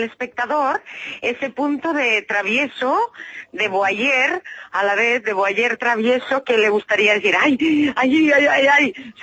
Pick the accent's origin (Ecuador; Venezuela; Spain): Spain; Sant Cugat, Catalonia; San Cugat, que es mi pueblo con el que, vamos, donde yo me he criado toda la vida, con lo cual estoy feliz de estar en San Cugat.